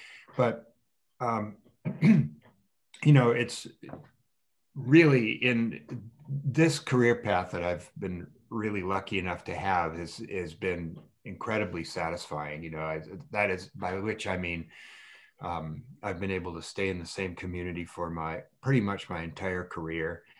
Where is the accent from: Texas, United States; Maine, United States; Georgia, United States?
Maine, United States; Bar Harbor; Well, of course, I grew up in Bar Harbor.